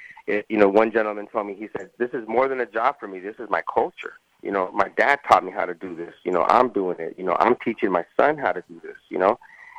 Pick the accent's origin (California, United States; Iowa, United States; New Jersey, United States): California, United States; Santa Monica; Yes. I'm from Santa Monica, California. Grew up here.